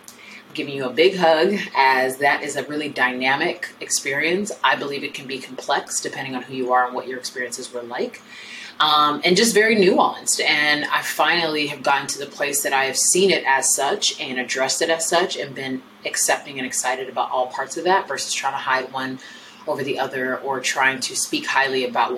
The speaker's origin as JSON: {"language": "English", "country": "United States", "tie": "born or raised there", "said": "But in my experience, obviously I was raised in America. So like I'm going to American schools and American colleges and I'm in the American capitalist world."}